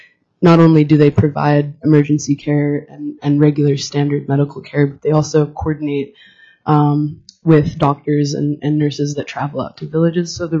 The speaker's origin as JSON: {"language": "English", "town": "Aleknagik", "region": "Alaska", "country": "United States", "said": "I come from the Bristol Bay region, a town called Aleknagik."}